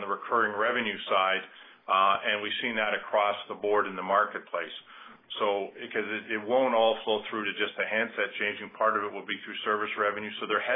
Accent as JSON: {"language": "English", "country": "Canada", "tie": "born or raised there", "said": "So being born and raised in Canada, I continue to be optimistic that a fair solution is the right solution"}